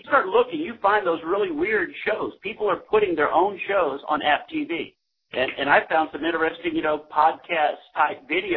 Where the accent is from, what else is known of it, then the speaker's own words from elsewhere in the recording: the South, United States; now in Los Angeles, United States; And the one thing I was raised as in the South was your word is all you have.